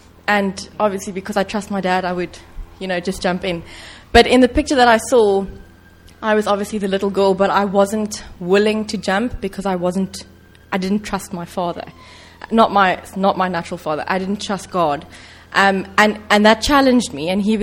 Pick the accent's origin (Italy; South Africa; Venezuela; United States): South Africa; I'm South African and I don't have a British ancestry.